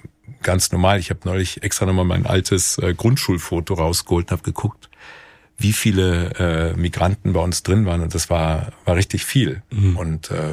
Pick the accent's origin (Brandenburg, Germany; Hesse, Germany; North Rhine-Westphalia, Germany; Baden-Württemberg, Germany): Hesse, Germany; Stadtallendorf; geboren in Stadt Allendorf, einer überschaubar großen 17.000 Einwohnerstadt mit viel Industrie, mit ganz vielen Türken und ganz vielen Italienern in der Stadt aufgewachsen.